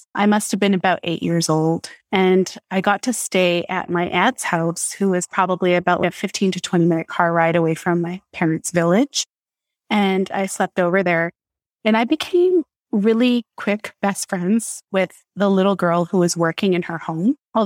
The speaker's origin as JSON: {"language": "English", "country": "Canada", "tie": "born or raised there", "said": "I'm a South Asian woman. So born and raised in Canada, two immigrant parents from India"}